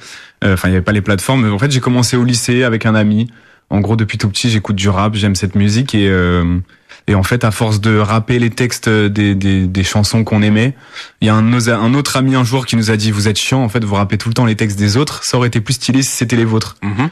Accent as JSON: {"language": "French", "country": "France", "tie": "born or raised there", "said": "Et moi j'ai grandi en France, tous les mois d'août on allait au Portugal, on va au Portugal."}